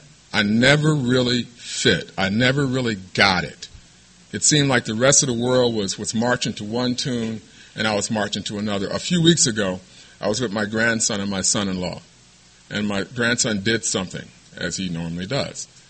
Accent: Midwest, United States; I came from the Midwest, from a middle-class family that did everything they could to see to it that I had opportunities that they did not have.

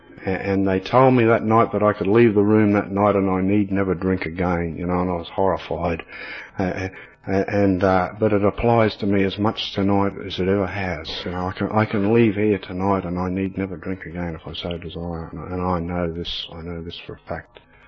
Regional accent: Queensland, Australia; I'm an alcoholic. And hi, I'm from Queensland. I belong to a Woodbridge group in Brisbane currently

